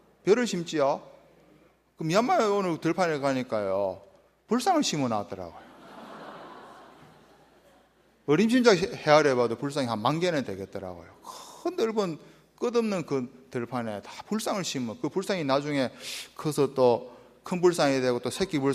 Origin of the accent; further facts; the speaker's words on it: Geochang, South Gyeongsang, South Korea; 제 고향이 경남 거창 가조인데, 거창도 깡촌이지만 가조는 더 깡촌인